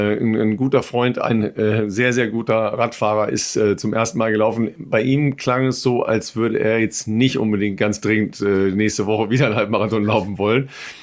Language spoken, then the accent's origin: German; Dorsten, North Rhine-Westphalia, Germany; Das ist direkt neben meiner Heimatstadt Dorsten.